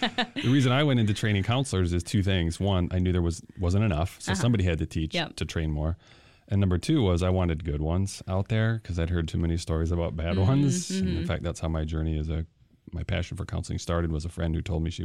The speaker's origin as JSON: {"language": "English", "region": "Michigan", "country": "United States", "tie": "born or raised there", "said": "I grew up kind of in West Michigan."}